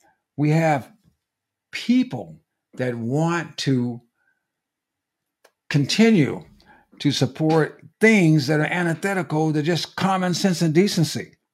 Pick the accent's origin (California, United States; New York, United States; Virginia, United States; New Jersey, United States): California, United States; moved away; You know, my former home, well, my home state, I no longer live there, California